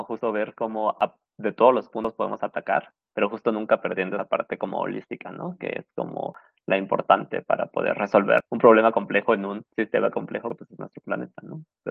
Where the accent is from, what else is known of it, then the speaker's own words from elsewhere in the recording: Mexico; Y nosotros como mexicanos lo sabemos.